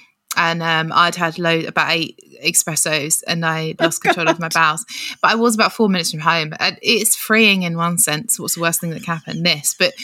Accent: South East England, United Kingdom; I'm from Kent. Do you know it?

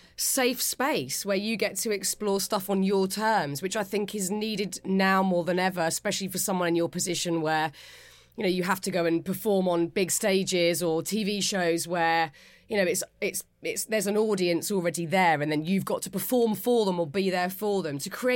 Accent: Pinner, London, United Kingdom; And we're both from Pinner. So there's my in.

